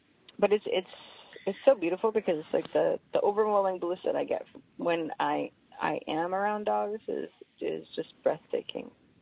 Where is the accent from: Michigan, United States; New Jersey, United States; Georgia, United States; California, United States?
New Jersey, United States; just growing up in North Jersey and with a more Italian customs, I'm very calm and slower moving than most people from New Jersey.